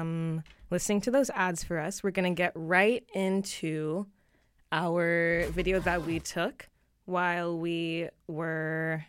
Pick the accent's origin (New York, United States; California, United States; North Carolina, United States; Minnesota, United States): California, United States; Yeah, I'm from the Bay, so I'm a fan. Of course I am.